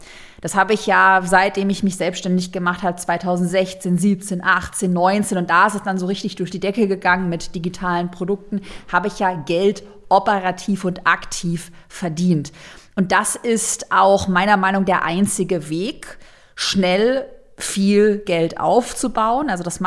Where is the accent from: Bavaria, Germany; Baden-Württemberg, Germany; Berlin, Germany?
Baden-Württemberg, Germany; Tübingen; da gab es so einen Spartag, wo man dann zur Kreissparkasse bei uns in Tübingen im Schwabenländle gegangen ist